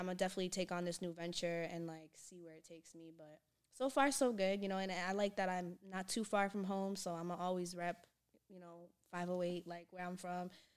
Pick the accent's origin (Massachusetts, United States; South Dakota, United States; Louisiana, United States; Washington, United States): Massachusetts, United States; they're not feeling me because I'm from Mass and, like, you know, the music scene is a little different here than maybe in D.C.